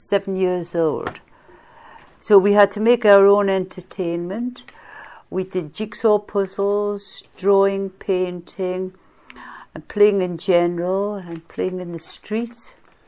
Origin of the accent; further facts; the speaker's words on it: North East England, United Kingdom; I was born and bred on Tyneside, which was a major shipbuilding river, the River Tyne.